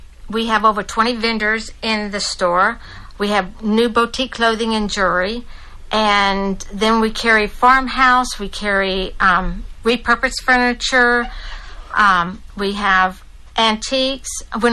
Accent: Temple, Texas, United States; Okay, I grew up in Temple, and then I married my husband that was from Temple

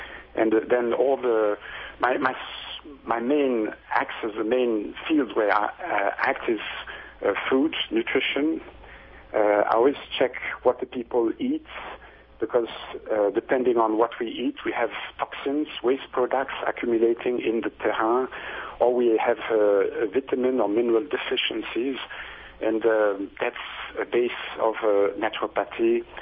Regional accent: Switzerland; I'm from Switzerland.

